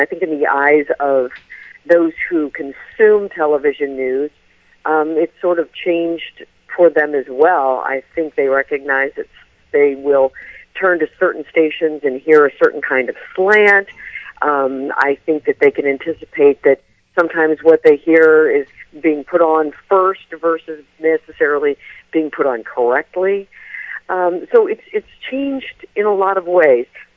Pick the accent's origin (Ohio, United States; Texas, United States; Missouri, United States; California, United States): Missouri, United States; St. Louis; I'm originally from the Midwest, from St. Louis, and my husband and I met at the University of Missouri, where I got a journalism degree a few years ago.